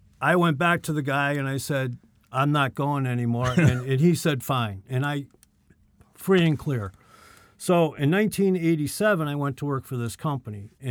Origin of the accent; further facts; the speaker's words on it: Massachusetts, United States; I grew up near Boston, and Auburn was there.